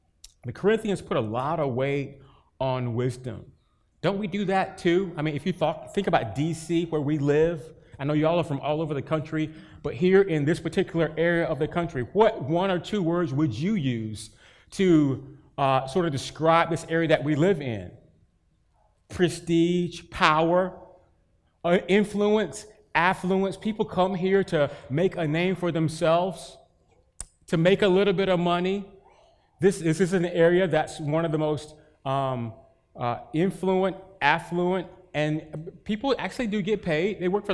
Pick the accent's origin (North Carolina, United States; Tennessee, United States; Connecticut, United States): North Carolina, United States; Durham; My grandma, so I grew up in Durham, North Carolina. My grandma lived in the country, grew up and lived in the country of Chapel Hill